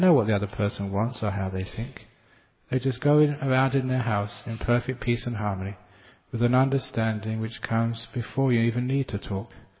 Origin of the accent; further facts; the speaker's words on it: London, United Kingdom; from my youth, you know, growing up in London, a very, very busy city.